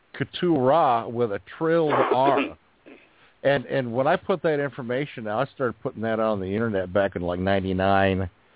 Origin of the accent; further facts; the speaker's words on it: New York, United States; you know we're from New York and all that other stuff.